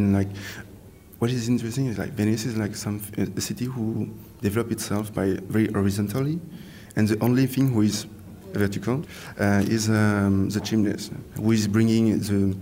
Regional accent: Paris, Île-de-France, France; So I'm from Paris, and my previous apartment, I had a view on the rooftop

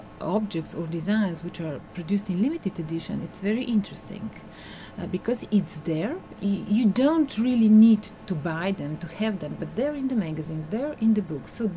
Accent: Ljubljana, Central Slovenia, Slovenia; English is a second language; happy and interested to become part of Ljubljana, so I was challenged by the fact to do something in my hometown.

